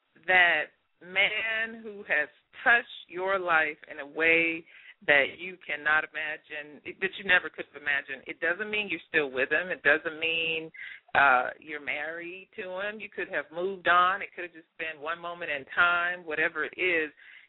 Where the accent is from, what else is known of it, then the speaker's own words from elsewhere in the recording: Dallas, Texas, United States; A lot of us come from, you know, I'm from Dallas, Texas, so a lot of us come from places where there is an accent